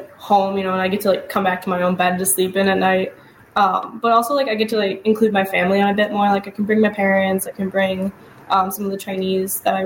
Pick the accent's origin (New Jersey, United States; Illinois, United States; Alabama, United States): Illinois, United States; Chicago; it's worth it to say, like, I'm a Chicagoan, and, like, this pay-per-view is here, and it's, like, it's my favorite pay-per-view just because it's in Chicago